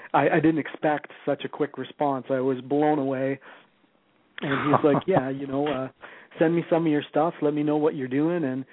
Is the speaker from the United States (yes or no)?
no; Prince George, British Columbia, Canada; also born or lived in Edmonton; I moved from Edmonton back to my hometown of Prince George to be close to my mom